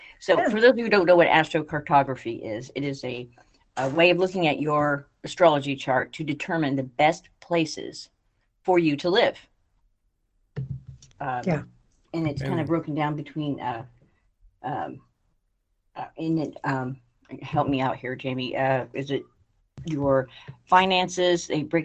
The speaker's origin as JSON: {"language": "English", "town": "Peru", "region": "Indiana", "country": "United States", "tie": "born or raised there", "said": "This where I'm at now is better than where I came from, than my hometown. I can't hardly stand to go back home. There's like a heaviness that I'm from a town that's like 70 miles north of Indianapolis, Indiana."}